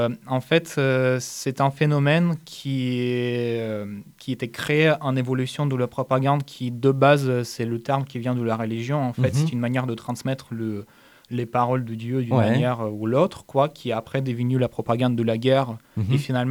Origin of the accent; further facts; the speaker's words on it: Ukraine; Non, je suis ukrainien.